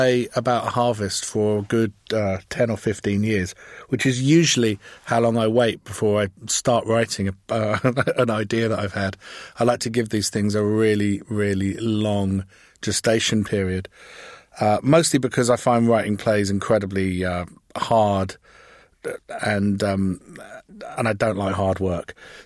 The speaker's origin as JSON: {"language": "English", "region": "England", "country": "United Kingdom", "said": "there's been precious little reaction to the fact that I'm English."}